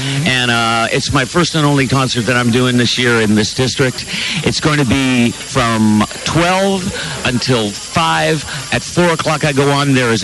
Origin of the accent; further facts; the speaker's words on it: Manhattan, New York, United States; And I was born and raised in New York till I was 11. People think I'm an L.A. Hollywood kid, but not at all.